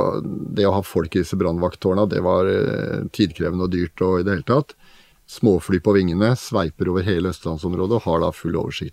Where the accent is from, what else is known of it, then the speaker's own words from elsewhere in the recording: Oslo, Norway; Jeg vokste opp i Oslo på Oppsal og Bøler